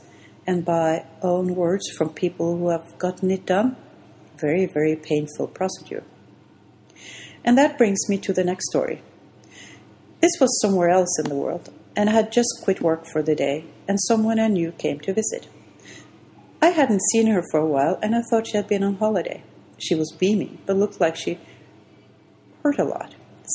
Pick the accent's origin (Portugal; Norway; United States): Norway; English is a second language; I said I was from Norway, the Wonderland.